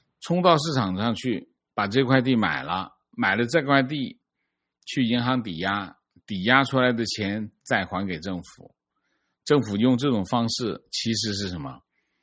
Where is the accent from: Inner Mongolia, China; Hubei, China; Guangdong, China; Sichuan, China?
Hubei, China; Wuhan; 我是武汉的，